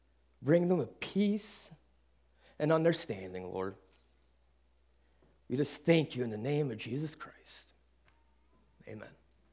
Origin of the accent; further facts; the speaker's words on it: Alpena, Michigan, United States; also born or lived in Sacramento; I was born in Sacramento. Mom and dad was in the Air Force. I have a sister. I played every sport. We moved from Sacramento to Alpena when I was around 9-10 years old.